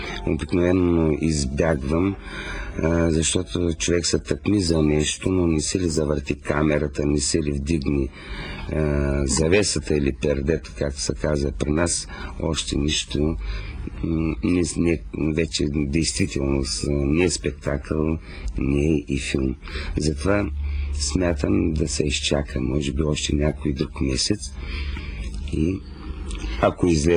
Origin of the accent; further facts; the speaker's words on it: Lyaskovets, Veliko Tarnovo Province, Bulgaria; born there; also born or lived in Shumen; Роден съм в Лясковец. Родителите ми са скитали. Много с тях и аз. Учил съм в много села и градове.